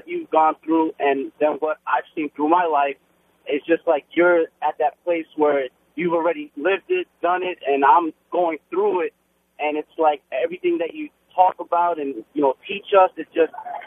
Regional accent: Queens, New York, United States; Just want to let you know that I'm a 27-year-old Puerto Rican, born and raised in Elmer, Queens.

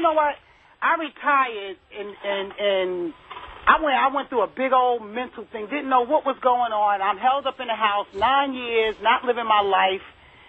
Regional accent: Brownsville, United States; I was like, come on, I'm coming from Brownsville. I'm like from the ghetto straight into the ghetto. So I was kind of raw and rough, you know, with my delivery.

